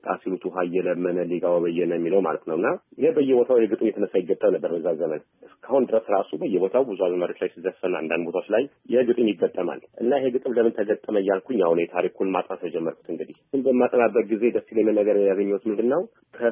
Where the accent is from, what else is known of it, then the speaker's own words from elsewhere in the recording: Debre Birhan, Amhara, Ethiopia; ልጅ እያለን ተወልጄ ያደግኩት ደብረ ብርሃን አካባቢ ነው